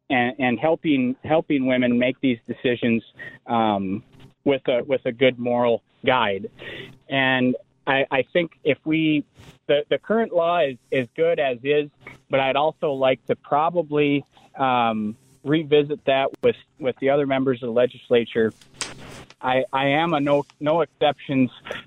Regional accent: Wisconsin, United States; I was born and raised in the Northwoods. I was born helping my neighbor farmers shovel manure and throw hay bales and pick rock.

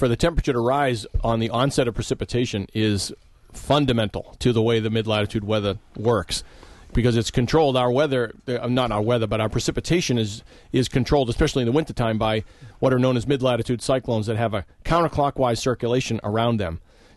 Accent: New England, United States; I grew up in New England, and we have this concrete, ugly snow

